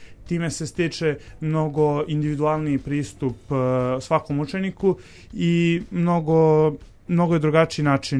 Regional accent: Belgrade, Serbia; also born or lived in Niš; Išao sam u osnovnu školu ovde u Beogradu, preselili smo se ovde u Beograd kad sam imao 5 godina, pošto sam rođen u Nišu, jel?

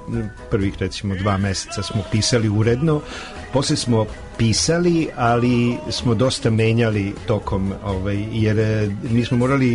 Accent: Zemun, Belgrade, Serbia; Ja sam rođen 42. godine. Ja se sećam, odrastao sam u Zemunu kod dede, koji je bio sveštenik u Gornjoj Varoši.

